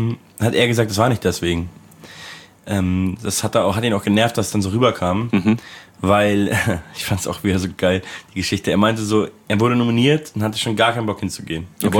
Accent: Munich, Bavaria, Germany; Und ich komme ja auch aus München

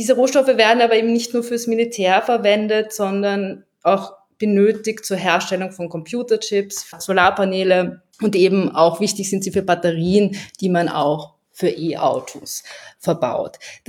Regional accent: Austria; ich komme aus Österreich

